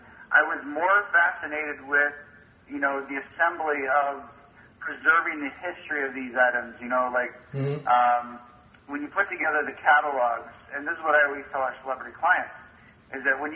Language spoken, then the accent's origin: English; Indiana, United States; I'm from Indiana.